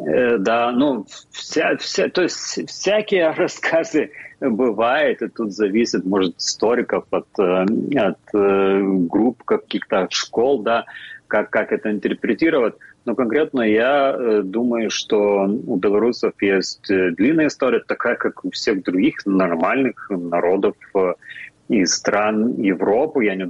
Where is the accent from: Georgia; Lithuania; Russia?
Lithuania; Russian is a second language; Но для меня, для литовцев, это вот никакого смысла не имеет.